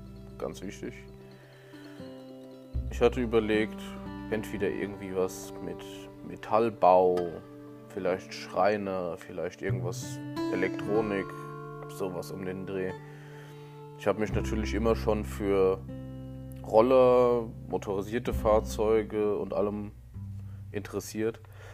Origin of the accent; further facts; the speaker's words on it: Elz, Hesse, Germany; Ich bin in Elz aufgewachsen, also auch hier in einem Nachbarort von Limburg. Da bin ich auch zum Kindergarten und zur Grundschule gegangen.